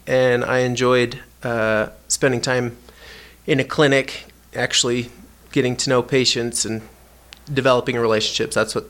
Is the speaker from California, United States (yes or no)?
no; Oklahoma, United States; So I grew up in Oklahoma, so I'm a Midwesterner at heart.